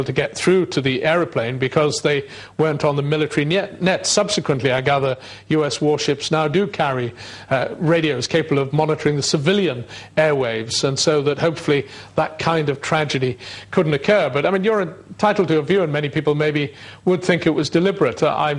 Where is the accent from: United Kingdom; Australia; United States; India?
United Kingdom; Newcastle, North East England; I was born in Newcastle, so I'm a Geordie, so it's lovely to have your message.